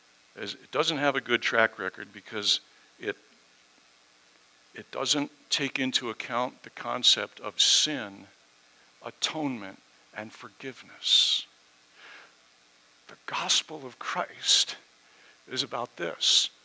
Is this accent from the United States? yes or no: yes; Southern United States, United States; I was raised partly in the South and attended a school in the 1960s in the South